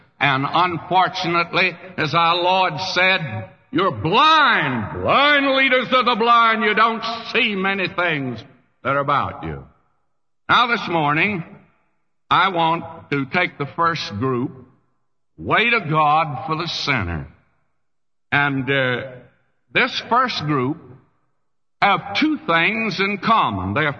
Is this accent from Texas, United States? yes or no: yes; Texas, United States; But I'm not saying too much about being a Texan anymore.